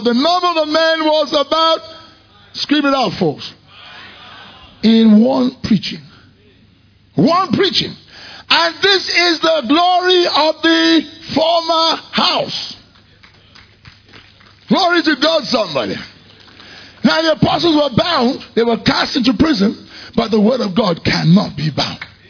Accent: Nigeria; Because I'm Nigerian. Jail is for punishment. It's not for rehabilitation.

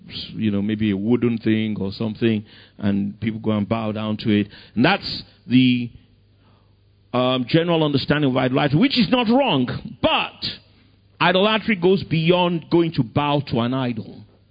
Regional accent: Ikoyi, Lagos, Nigeria; You know, when I was a kid, you know, I grew up in Ikoyi and all these silly things.

